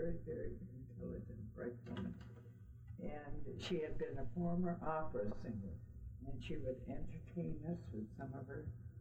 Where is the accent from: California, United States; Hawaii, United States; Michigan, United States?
Michigan, United States; Yeah, it was very pleasant growing up in the Copper Country. It really was.